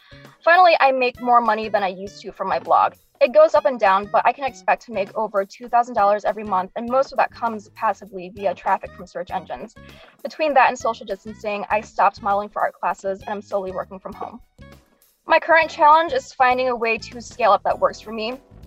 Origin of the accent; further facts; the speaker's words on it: Detroit, Michigan, United States; from Detroit, Michigan.